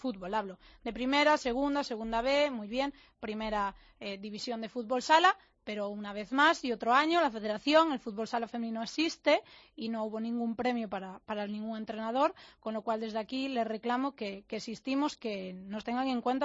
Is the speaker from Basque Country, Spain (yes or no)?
no; Galicia, Spain; ¿Cómo se afrontan esos partidos en Galicia, a los cuales no puedo asistir, aunque sean en mi tierra